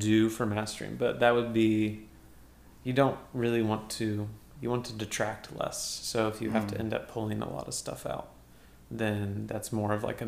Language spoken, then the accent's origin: English; Roanoke, Virginia, United States; also born or lived in Henrico; But I left there before I could make memories. Okay. So, but I'm from Roanoke.